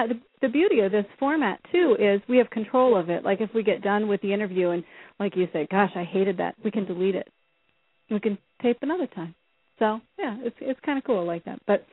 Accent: Iowa, United States; moved away as an adult; now in Minneapolis, United States; I was raised in Iowa, and so when I, you know, hit the age of 21, I thought I made the biggest move of my life up to Minneapolis

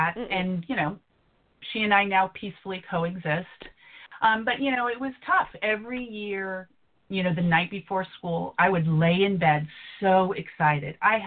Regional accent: California, United States; growing up in California in the, you know, late 70s, early 80s, self-medicating opportunities were readily available.

